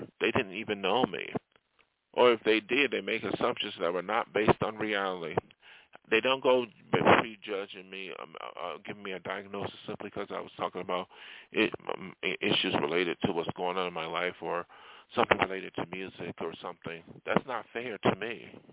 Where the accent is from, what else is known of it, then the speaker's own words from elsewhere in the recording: New York, United States; I learned it in my hometown, New York, too.